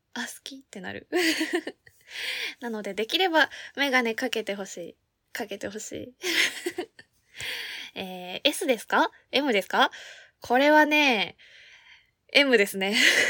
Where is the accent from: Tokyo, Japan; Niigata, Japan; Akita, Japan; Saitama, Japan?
Saitama, Japan; 出身地、埼玉県です。生まれも育ちも埼玉になっております。